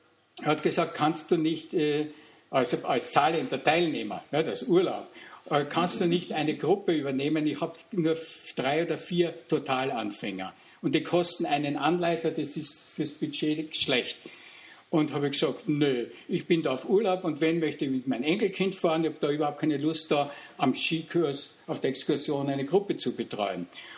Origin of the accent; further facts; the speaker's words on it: Austria; Also ich bin in Österreich aufgewachsen